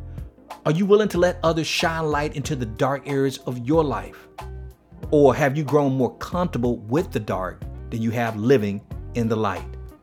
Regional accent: Miami, Florida, United States; I told John about my living conditions growing up in Liberty City in Miami.

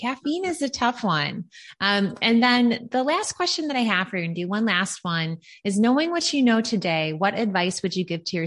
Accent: Midwest, United States; You know, I'm from the Midwest.

